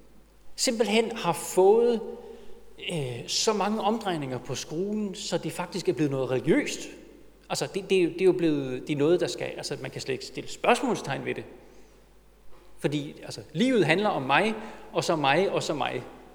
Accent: Copenhagen, Capital Region of Denmark, Denmark; det er, at vi danskere, vi er københavnere.

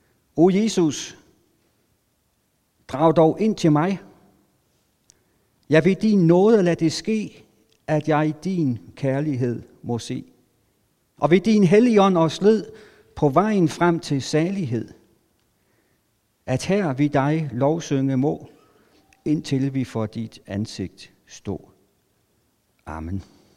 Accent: Region of Southern Denmark, Denmark; now in Hillerød, Denmark; bor i Hillerød, jeg er oprindelig sønderjyde, men har været nordsjællænder de sidste, ja, næsten 30 år faktisk.

